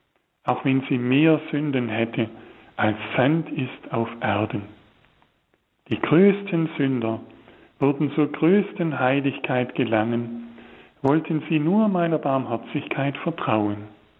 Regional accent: Baden-Württemberg, Germany; im Schwäbischen sagt man ja Granatensünder, ja, habe ich in meiner Heimat immer wieder gehört

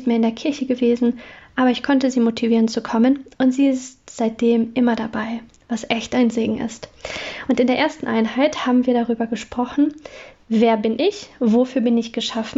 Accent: North Rhine-Westphalia, Germany; ich komme aus dem Ruhrgebiet und habe mich nach dem Masterstudium entschlossen

